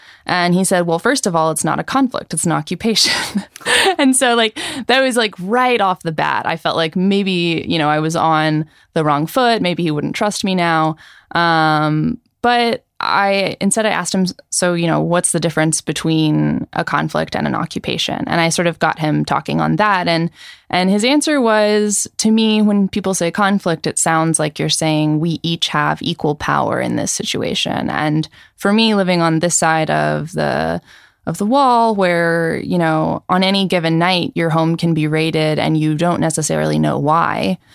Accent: Texas, United States; which is Texas, you know, I'm not just a non-Jewish American. I'm an American from the South, which is sort of like the butt of many jokes.

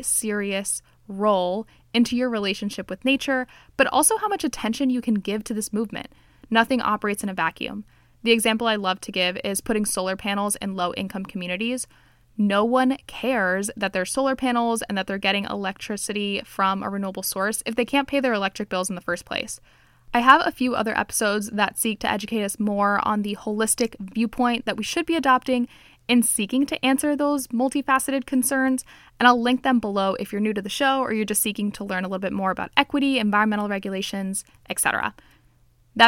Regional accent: Miami, Florida, United States; I'm a white woman, I'm Hispanic, I'm Cuban, I grew up in Miami

